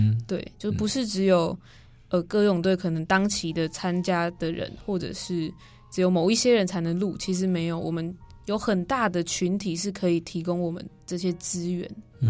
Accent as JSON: {"language": "Chinese", "country": "Malaysia", "said": "对，这他是我们马来西亚那边一个三好歌手"}